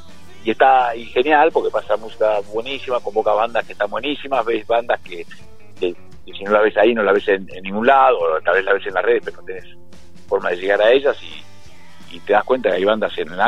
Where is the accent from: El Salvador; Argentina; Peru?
Argentina; Benavídez, Buenos Aires Province; yo soy de Benavides